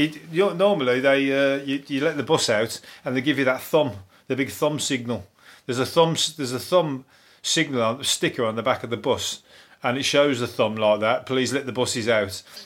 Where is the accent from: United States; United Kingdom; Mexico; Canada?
United Kingdom; Midlands; West Bromwich, believe me, I'm from the Midlands.